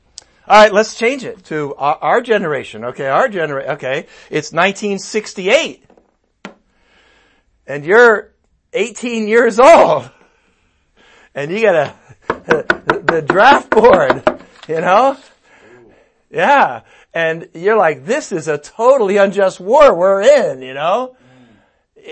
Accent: United States; I'm like, oh gee, I'm an American.

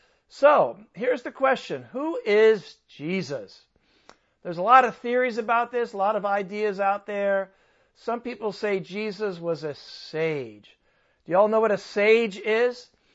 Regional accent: California, United States; I'm from Southern California, so I say y'all.

